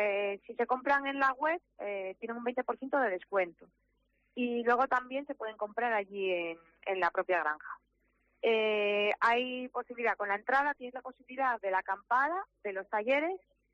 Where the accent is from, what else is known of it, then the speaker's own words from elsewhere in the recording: Boal, Asturias, Spain; Sí, bueno, nosotros somos de la zona, ¿eh? Yo soy de Boal, Pablo es de Serandina, mi hermana también es de Boal.